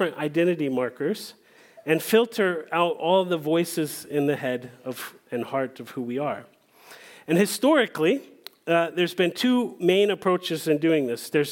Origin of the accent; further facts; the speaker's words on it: United States; moved away as an adult; I'm 45 years old. I'm an American. I'm an expat living abroad.